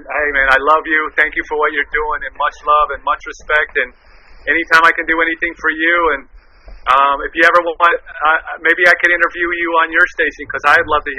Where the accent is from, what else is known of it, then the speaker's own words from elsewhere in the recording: Miami, Florida, United States; the West Indian and Jamaican culture, because that was my two biggest influences growing up in Miami.